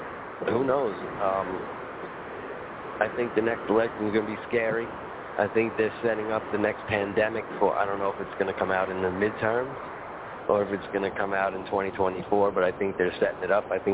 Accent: New York, United States; Yeah, you know, I come from Long Island, and it's a different place out there. It's a different place. We don't speak English. We speak something that sounds like English.

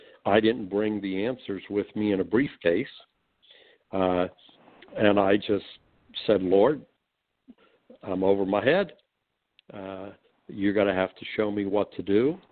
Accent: Butler, Pennsylvania, United States; I grew up in Butler, mm-hmm. Pennsylvania, 1,000 people in my high school graduating class, not a single minority.

